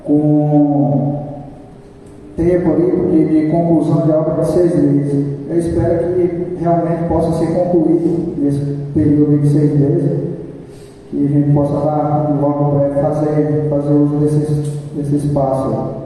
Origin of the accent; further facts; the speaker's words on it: Northeast Region, Brazil; Eu sou nordestino, fico muito feliz